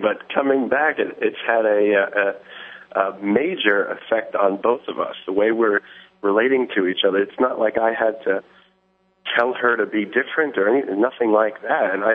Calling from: Manhattan, New York, United States; I'm calling from New York, from Manhattan.

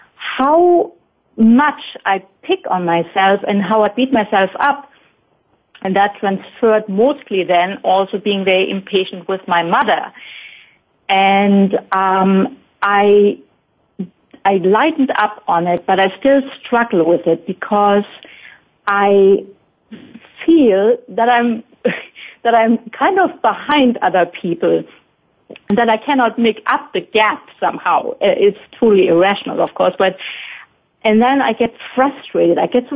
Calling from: North Rhine-Westphalia, Germany; I'm calling from a small town close to Cologne.

